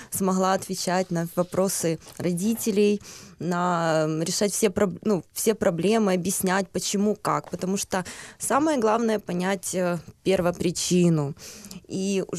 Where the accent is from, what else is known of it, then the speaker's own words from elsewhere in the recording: Kyiv, Ukraine; Я выросла в Киеве, вот недалеко тут, буквально возле Хрещатика выросла